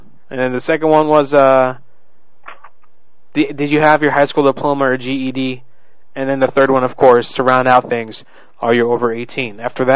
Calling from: Orlando, Florida, United States; I'm calling from Orlando … I am well known around here.

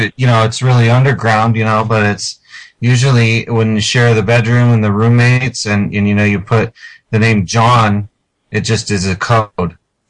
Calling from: Los Angeles, California, United States; Yeah, I'm in LA.

